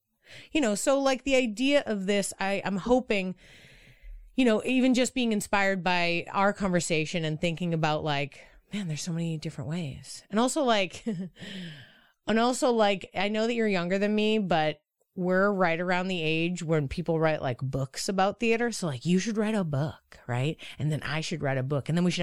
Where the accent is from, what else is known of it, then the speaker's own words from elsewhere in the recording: Boston, Massachusetts, United States; But I was like, I was from Boston. I was raised Catholic.